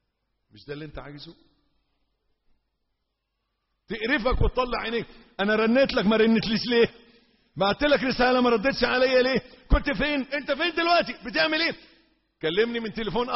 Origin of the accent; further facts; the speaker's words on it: Egypt; احنا كمصريين